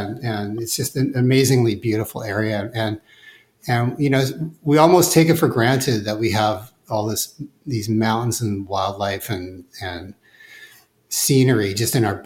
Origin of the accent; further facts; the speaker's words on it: Vancouver, British Columbia, Canada; I'm born and raised in Vancouver, which, like, what makes Vancouver great is just it's a very cosmopolitan city, and it brings in people from all over the world.